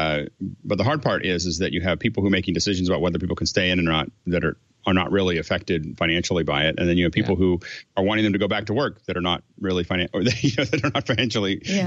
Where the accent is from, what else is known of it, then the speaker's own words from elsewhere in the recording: Pennsylvania, United States; I think we're going to see in my hometown or where I grew up in Pennsylvania, there's a huge fight